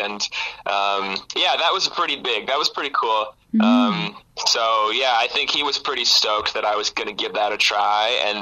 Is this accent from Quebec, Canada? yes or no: no; Sarnia, Ontario, Canada; You know, I'm from Sarnia, and so there's really not the same kind of music scene and infrastructure